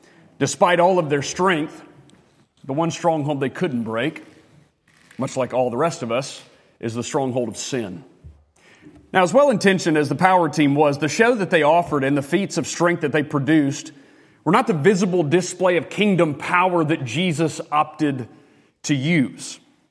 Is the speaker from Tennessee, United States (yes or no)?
yes; Martin, Tennessee, United States; because I'm from Martin, Tennessee originally